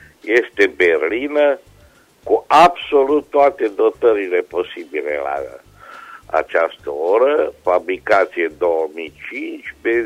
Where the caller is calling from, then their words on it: Reșița, Caraș-Severin, Romania; din Reșița